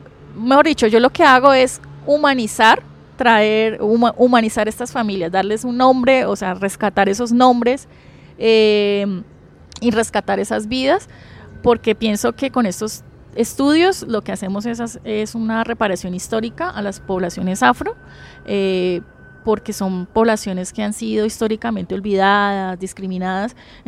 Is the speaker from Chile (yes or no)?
no; Colombia; Eso es una historia que nos pesa como sociedad colombiana